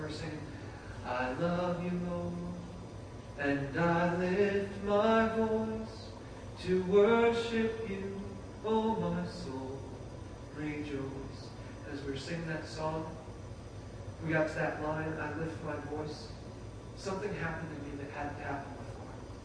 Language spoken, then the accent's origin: English; Apple Valley, United States; we were there on a hill overlooking my hometown of Apple Valley.